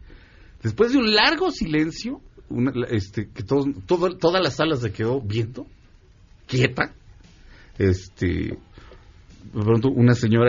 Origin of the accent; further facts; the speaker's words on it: Mexico City, Mexico; yo soy mexicano, yo vivo en la Ciudad de México